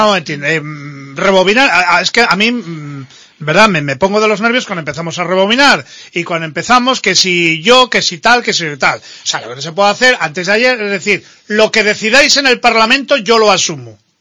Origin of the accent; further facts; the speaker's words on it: Spain; yo como español, yo estoy encantado